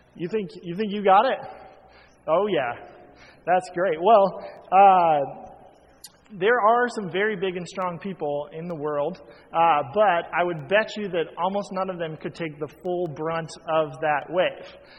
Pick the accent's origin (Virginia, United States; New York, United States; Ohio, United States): Virginia, United States; I grew up in Virginia, so that's on the East Coast, and so you could drive to the beach